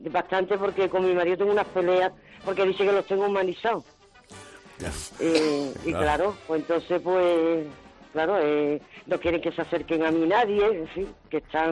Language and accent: Spanish; Seville, Andalusia, Spain; soy de Sevilla.